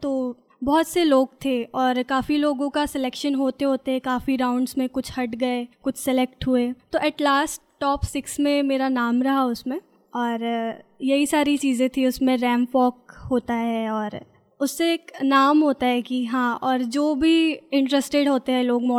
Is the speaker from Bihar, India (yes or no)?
no; Chhattisgarh, India; मैं छत्तीसगढ़ की रहने वाली हूँ